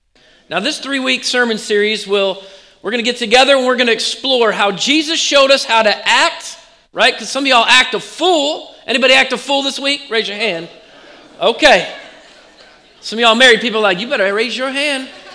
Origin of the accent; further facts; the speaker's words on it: Oregon, United States; I'm from Oregon. I know y'all didn't grow up with me.